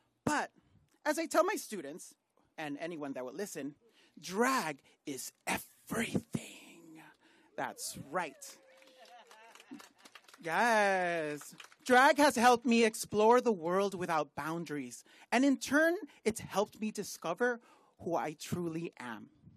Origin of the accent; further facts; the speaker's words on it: Los Angeles, California, United States; I'm originally from South Central LA, where amazing teachers like Mr. Goodwin, rest in peace, at Thomas Jefferson High School taught me the power of community.